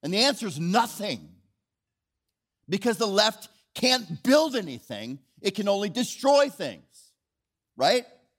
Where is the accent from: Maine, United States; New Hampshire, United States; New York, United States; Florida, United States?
Florida, United States; Orlando; I'm from Orlando, Florida, initially.